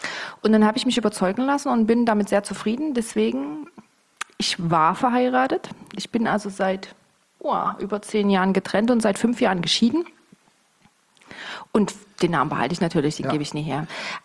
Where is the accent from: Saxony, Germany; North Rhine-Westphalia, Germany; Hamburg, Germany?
Saxony, Germany; Dresden; Ja, und ich bin im Friedrichstädter Krankenhaus geboren.